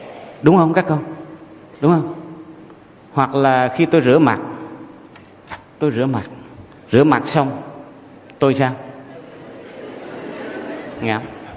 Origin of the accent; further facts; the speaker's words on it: Quảng Trị, Vietnam; tôi về thăm quê, quê tôi ở Quảng Trị.